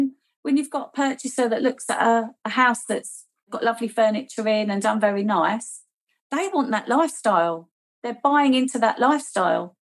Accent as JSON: {"language": "English", "region": "London", "country": "United Kingdom", "lives_now": "Kent, United Kingdom", "said": "I'm in Kent. I'm from London. I'm in Kent"}